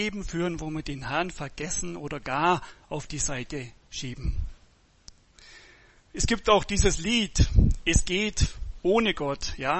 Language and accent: German; Bavaria, Germany; Und ich bin mir sicher, bei uns im Allgäu würde das nicht passieren.